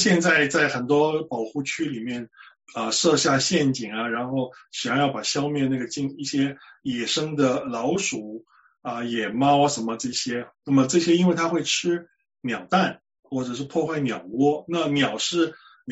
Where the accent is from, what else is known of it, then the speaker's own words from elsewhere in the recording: Taiwan; moved away as an adult; also born or lived in United States; now in New Zealand; 那么我在台湾出生长大，那么在台湾念的是植物，到了美国念了一个博士，是有关于植物病理的，然后在台湾的林业试验所工作了大约10年，然后因缘巧合有机缘移民到了纽西兰